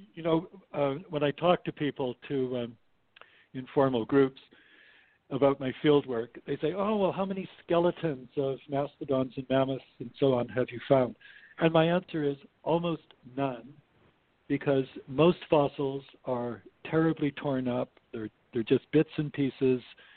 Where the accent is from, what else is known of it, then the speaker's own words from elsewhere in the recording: Edmonton, Alberta, Canada; Well, so I grew up in Western Canada in Edmonton, Alberta, mm-hmm. and I started college there.